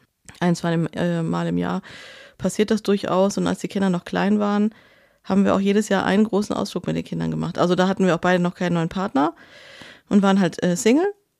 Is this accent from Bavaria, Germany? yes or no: no; North Rhine-Westphalia, Germany; moved away; für den ich meine Heimat Ruhrgebiet verlassen habe.